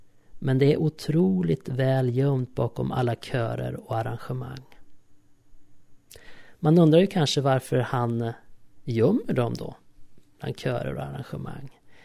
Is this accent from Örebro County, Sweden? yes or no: yes; Örebro, Örebro County, Sweden; Jag kommer ihåg hur jag cyklade mot Gustavsvik i Örebro, där jag är uppvuxen.